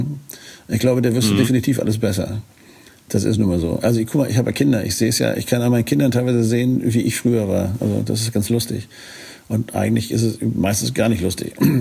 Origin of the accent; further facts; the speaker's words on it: Northern Germany, Germany; wie man das als Norddeutscher so juvial sagt, ein bisschen Sand unter den Kiel schmeißt.